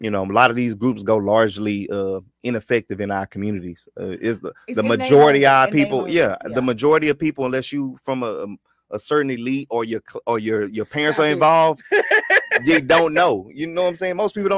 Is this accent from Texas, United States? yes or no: yes; Houston, Texas, United States; You know I'm from the great Third Ward, Texas.